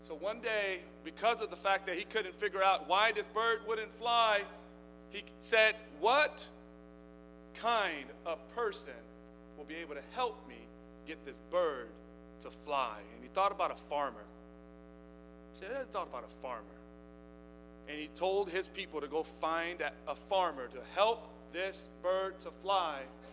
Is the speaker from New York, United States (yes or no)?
no; Sacramento, California, United States; Man, I'm from Sacramento.